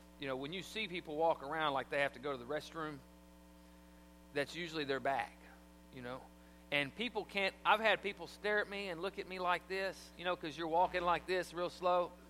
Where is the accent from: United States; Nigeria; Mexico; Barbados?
United States; the South; I was 17. I was from the South. You know, I didn't know they pronounce R's like that.